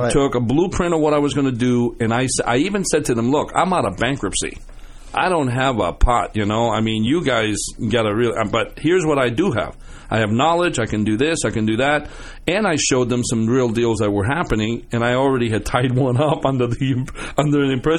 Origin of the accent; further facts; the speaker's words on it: Cuba; now in United States; because of the situation that we had when we came from Cuba, and my dad decided, you know, my mom, we're going to move up north because that's the only place we can find decent employment in the mills.